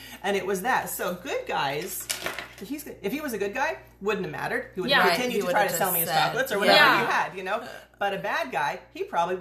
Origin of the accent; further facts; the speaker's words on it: Huntington Beach, California, United States; so I grew up around the Huntington Beach area.